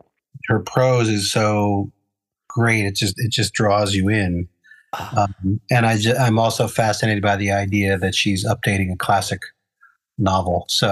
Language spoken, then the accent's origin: English; New Jersey, United States; Yes, number one, I have to because I grew up in New Jersey.